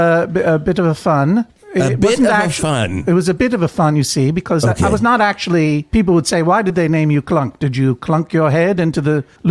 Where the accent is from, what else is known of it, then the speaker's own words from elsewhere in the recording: Isle au Haut, Maine, United States; I'm from the coast. I'm from Isle of Hot.